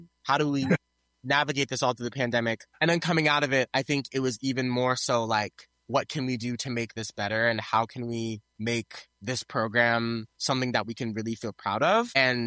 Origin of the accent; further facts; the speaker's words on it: Athens, Ohio, United States; I did a lot of summer theater in my community theater, my hometown, Ohio Valley Summer Theater. Also, I worked with ABC Players, which is in Nelsonville, Ohio, which is 30 minutes away from Athens, Ohio. I'm from Athens, Ohio.